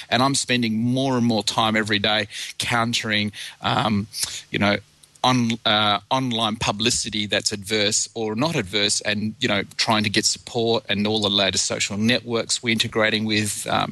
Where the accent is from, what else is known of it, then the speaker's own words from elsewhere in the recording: Australia; the Australian side, because obviously I'm Australian